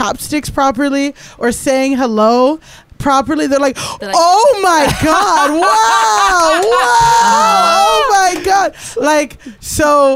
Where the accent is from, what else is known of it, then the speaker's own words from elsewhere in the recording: Miami, Florida, United States; I grew up in Miami. Primarily black, Latino, like mixed, like very Latin.